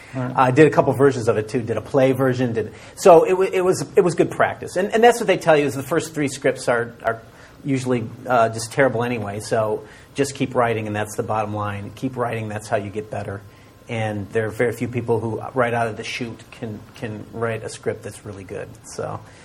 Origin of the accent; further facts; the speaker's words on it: Chicago, Illinois, United States; I grew up in the suburbs of Chicago.